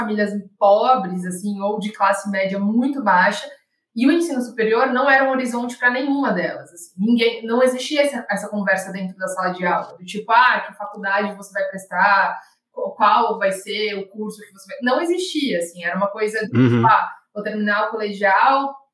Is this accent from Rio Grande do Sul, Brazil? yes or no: no; São Paulo, Brazil; A gente foi criado na Zona Sul de São Paulo